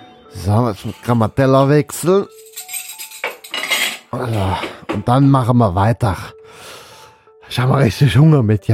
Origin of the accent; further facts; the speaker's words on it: North Rhine-Westphalia, Germany; Ich komme ja aus Nordrhein-Westfalen. Das war natürlich aus dem Ruhrgebiet.